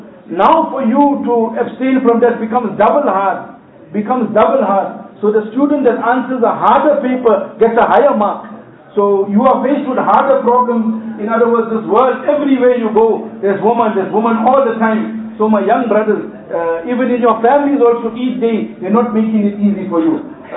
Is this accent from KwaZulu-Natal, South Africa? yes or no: yes; Durban, KwaZulu-Natal, South Africa; I'm from Durban.